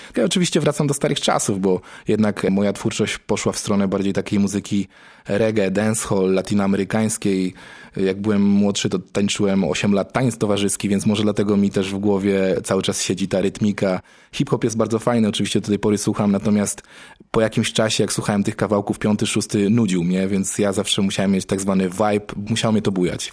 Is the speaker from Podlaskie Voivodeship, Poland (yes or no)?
no; Opoczno, Łódź Voivodeship, Poland; Ja w ogóle, tak jak wspomniałem, pochodzę z Opoczna. Tam u nas mocno kultywowana jest ta tradycja muzyki ludowej opoczyńskiej.